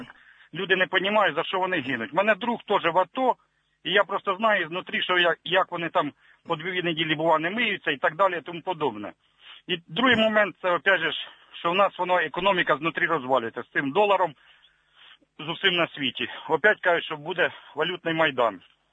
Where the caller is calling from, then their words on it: Poltava, Poltava Oblast, Ukraine